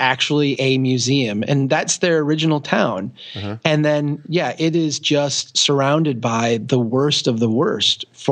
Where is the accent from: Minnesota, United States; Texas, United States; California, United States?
Minnesota, United States; Brainerd; So, there's a photo that I came across here from 1870 in my hometown in Brainerd that is the original pop-up street.